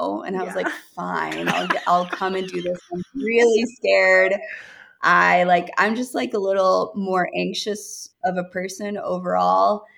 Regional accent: North Carolina, United States; I grew up in North Carolina on the coast. So I'd always like loved the ocean

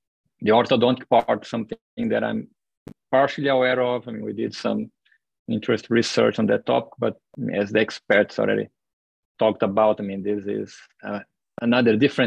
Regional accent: Brazil; now in United States; I'm originally from Brazil

